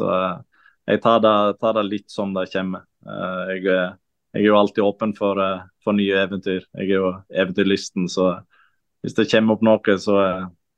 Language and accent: Norwegian; Kaupanger, Vestland, Norway; Jeg er fra Kaupanger, som er 10 minutter fra